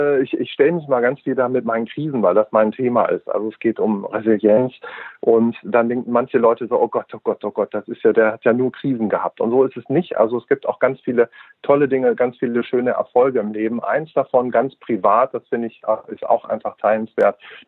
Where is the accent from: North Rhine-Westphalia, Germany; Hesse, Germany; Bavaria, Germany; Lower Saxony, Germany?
Lower Saxony, Germany; Göttingen; Und ich bin 46, ich komme aus Göttingen.